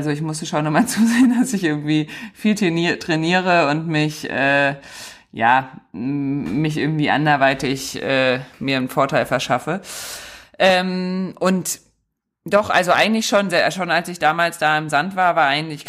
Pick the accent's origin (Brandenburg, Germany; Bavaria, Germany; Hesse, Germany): Hesse, Germany; Marburg; Genau, also ich bin groß geworden und aufgewachsen in der Nähe von Marburg.